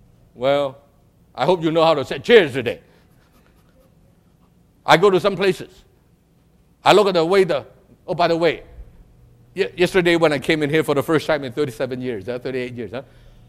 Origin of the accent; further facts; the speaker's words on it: Hong Kong; I'm very sensitive because I'm from Hong Kong, you know.